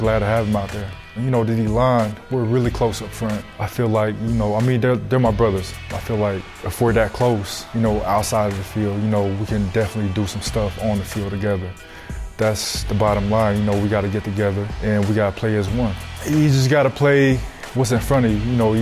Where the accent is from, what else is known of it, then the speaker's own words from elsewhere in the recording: American Samoa; I was born and raised in Samoa. It's three islands. The one I was born at is American Samoa, a U.S. territory. And then we have Savai'i and Upolu, Western Samoa, independent. That's where my parents are from.